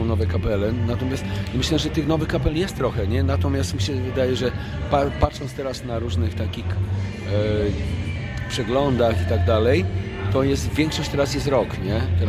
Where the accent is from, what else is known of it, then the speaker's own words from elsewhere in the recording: Warsaw, Masovian Voivodeship, Poland; ja jako młody chłopak interesowałem się oczywiście jako Warszawiak powstaniem warszawskim